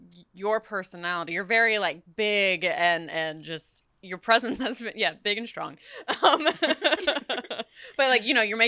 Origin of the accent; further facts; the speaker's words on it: the South, United States; accent: Southern; I would have my Southern accent would be very pronounced.